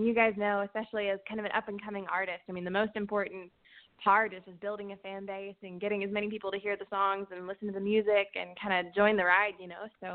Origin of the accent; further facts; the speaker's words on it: Wyoming, United States; also born or lived in Seattle; now in Nashville, United States; So I was born in Seattle. So I'm a West Coast girl originally. And then my family ended up moving to Wyoming, and I did the cowgirl thing for a little while, and I raised horses and all that. And then I moved to Nashville.